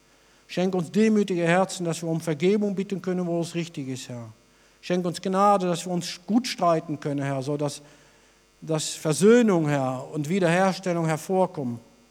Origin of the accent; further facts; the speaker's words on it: Netherlands; German is a second language; Ja, selbst als Holländer kennt man diese alte Schlager.